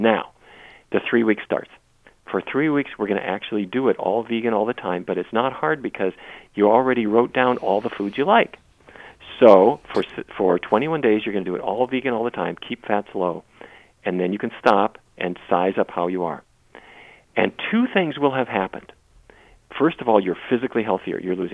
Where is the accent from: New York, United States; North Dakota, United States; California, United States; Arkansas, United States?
North Dakota, United States; Fargo; when I was a kid growing up in Fargo, it was roast beef and, you know.